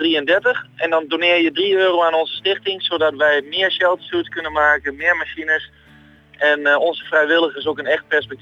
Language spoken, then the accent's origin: Dutch; Netherlands; we zijn Nederlanders